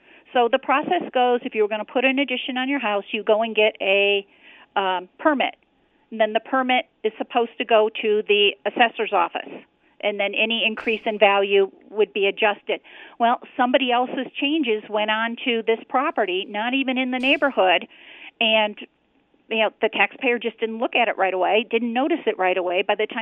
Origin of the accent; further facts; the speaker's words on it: Toledo, Ohio, United States; I grew up in Toledo, Ohio